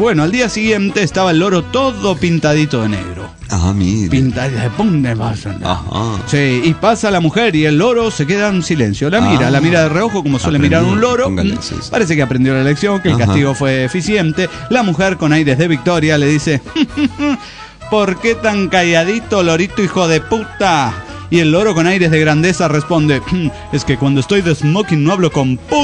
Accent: San Luis, Argentina; de la Sierra de San Luis, Argentina.

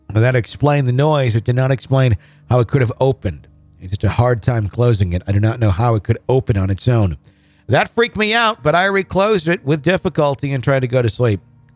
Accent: Wisconsin, United States; If it was Wisconsin, could I do it because I'm from Wisconsin?

